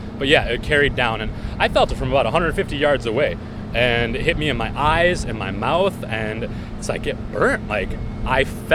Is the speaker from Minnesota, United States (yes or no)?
yes; St. Paul, Minnesota, United States; I'm from St. Paul. I live right up on the hill, yeah.